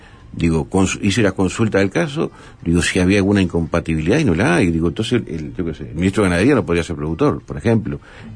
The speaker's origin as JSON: {"language": "Spanish", "town": "Capurro", "region": "San José", "country": "Uruguay", "said": "en mi pueblo fue el último donde hice las obras de cordón cuneta y de pluviales, porque no quería que dijera, mirá, porque este es de Capurro"}